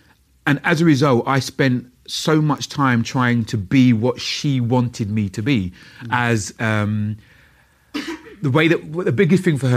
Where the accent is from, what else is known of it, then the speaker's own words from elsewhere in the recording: Stratford, London, United Kingdom; I grew up in Stratford, East London, before the Olympics was there.